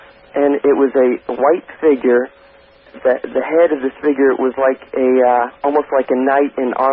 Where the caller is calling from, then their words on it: Overland Park, Kansas, United States; Yeah, Art, I'm calling from Overland Park, Kansas.